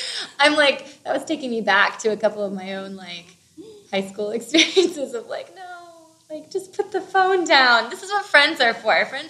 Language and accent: English; Virginia, United States; I mean, I'm from the East Coast, too.